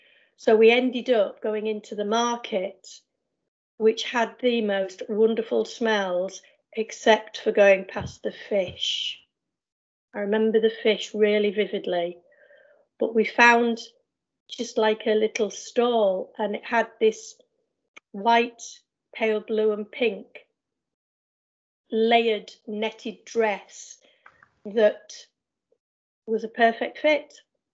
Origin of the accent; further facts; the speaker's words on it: Hull, Yorkshire and the Humber, United Kingdom; So mum said, right, we'll go home then. And as far as she was concerned, Hull was home. So I'm from Hull now.